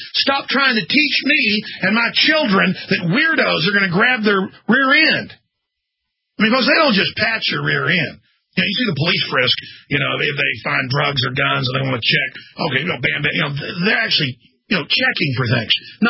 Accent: Dallas, Texas, United States; Growing up in Dallas, we got robbed, I don't know, 5-6 times.

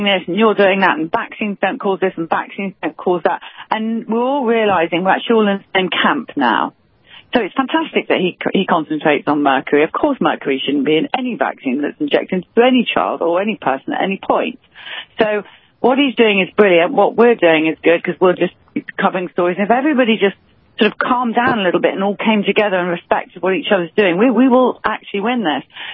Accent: United Kingdom; accent: British; he didn't understand my British accent at all.

